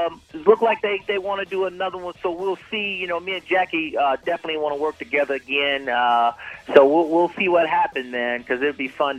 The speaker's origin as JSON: {"language": "English", "town": "Atlanta", "region": "Georgia", "country": "United States", "said": "I'm from Atlanta, man. So I'm rooting for the Falcons"}